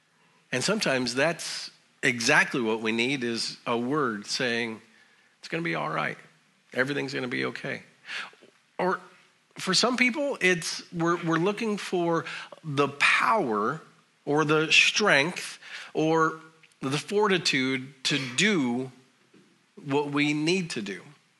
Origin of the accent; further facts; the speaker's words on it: Colorado, United States; I remember growing up in Colorado